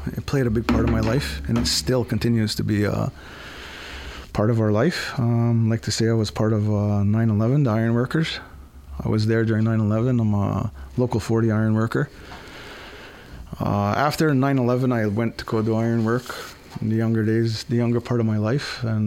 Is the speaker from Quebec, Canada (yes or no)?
yes; Kahnawake, Quebec, Canada; I'm 51 years old, raised and born in Gunawage. I was born in LaSalle, Montreal. I'm part of the Bear Clan.